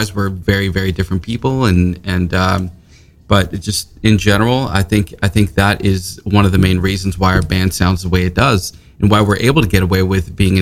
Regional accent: Novato, California, United States; I grew up in the Bay Area.

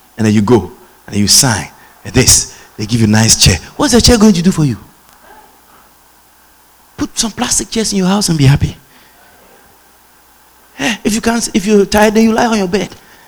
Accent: Ghana; I said, I'm from Ghana.

